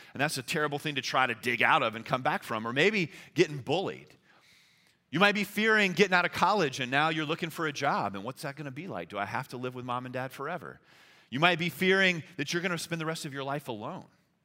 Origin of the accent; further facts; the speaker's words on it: Louisiana, United States; So I'm from South Louisiana. Hurricanes are a real common occurrence down there, right?